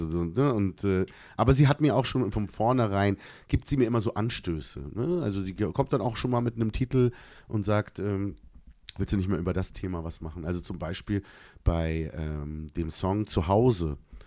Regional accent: Berlin, Germany; gerade als Berliner kennt man natürlich diese Stadthymne.

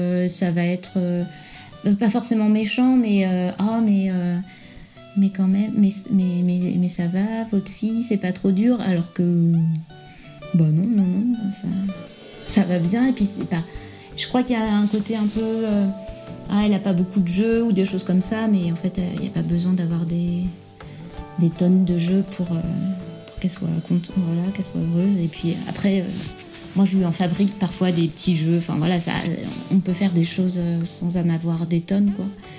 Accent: Brittany, France; also born or lived in Île-de-France / California; now in Parede, Portugal; Là en ce moment je te parle de Parede au Portugal qui est pas loin de Lisbonne. Et je suis française, originaire à moitié de Bretagne, à moitié de la région parisienne. Et sinon avant j'étais expat en Californie pendant 4 ans et demi

